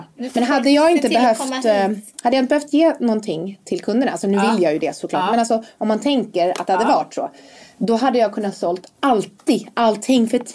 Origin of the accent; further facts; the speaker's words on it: Stockholm, Stockholm County, Sweden; Jag är uppvuxen i Östberga precis här bredvid.